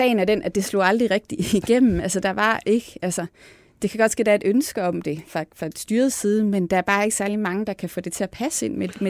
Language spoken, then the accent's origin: Danish; Jutland, Denmark; Jeg er jo selv fra Jylland, så ja.